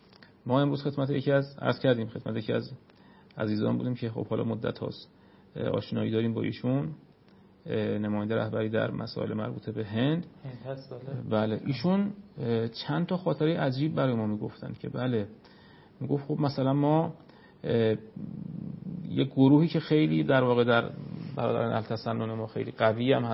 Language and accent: Persian; Iran; متوجه شد من ایرانیم.